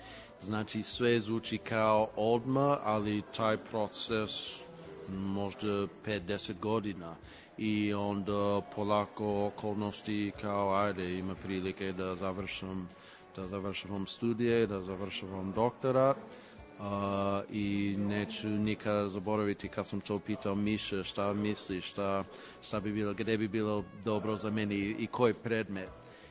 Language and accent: Serbian; Los Angeles, California, United States; Serbian is a second language; now in Serbia; sam živo u Srbiji 13 godina. Mislim, to je skoro više, mislim, ja sam iz Kalifornije, iz Los Angeles, i to je skoro više, bit će uskoro više nego sam živo u Kaliforniji u život.